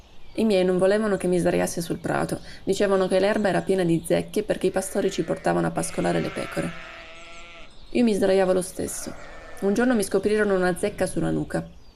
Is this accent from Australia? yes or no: no; Botoșani, Botoșani County, Romania; moved away; mi chiedo che cosa io ho da dire sulla mia città. Che cosa ne so io di Botoșani? Niente, sono andata via troppo presto.